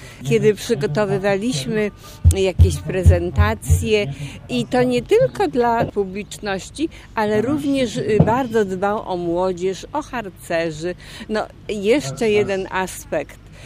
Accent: Poznań, Greater Poland Voivodeship, Poland; ja też jestem z Łazarza, tylko pan Jacek się urodził i mieszkał wiele lat przy Rynku Łazarskim, natomiast ja przy Głogowskiej, kilkaset metrów od Rynku Łazarskiego.

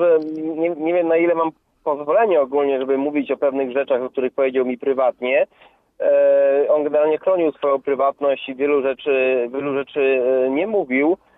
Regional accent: Lublin, Lublin Voivodeship, Poland; to było takie spotkanie w Lublinie, skąd pochodzę

